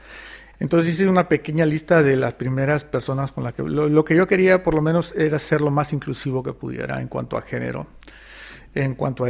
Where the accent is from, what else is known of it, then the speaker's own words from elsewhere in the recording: Nicaragua; no podía yo abstraerme de lo que yo, como nicaragüense, como ciudadano, vivo a diario